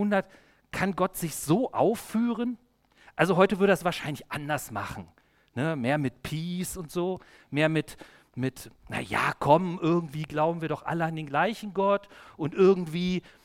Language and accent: German; East Germany, Germany; so als Ossi hatte ich das. Es war ja nicht vorstellbar für mich als 12, 13-Jähriger, dass ich irgendwann mal im Westen bin